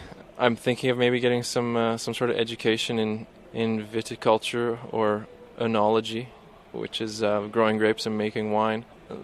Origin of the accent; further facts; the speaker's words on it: Red Deer, Alberta, Canada; But we always had a garden growing up in Red Deer.